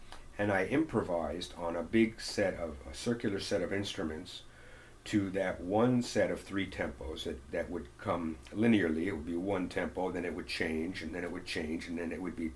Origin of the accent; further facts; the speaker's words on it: Mountaindale, New York, United States; a summer stock theater company came to my hometown. I grew up in a really small town, 300 people.